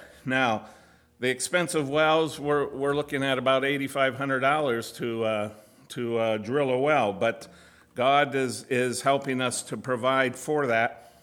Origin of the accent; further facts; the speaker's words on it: Côte d’Ivoire; now in United States; I was born and raised in Ivory Coast, have spent over 30 years there.